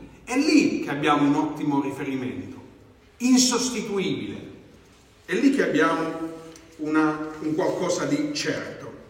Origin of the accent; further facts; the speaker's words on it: Southern Italy, Italy; moved away as an adult; E io sono cresciuto nel Meridione, sono stato nel Meridione fino ai 20 anni, e questa mentalità, ho visto tracce di questa mentalità nella cultura popolare.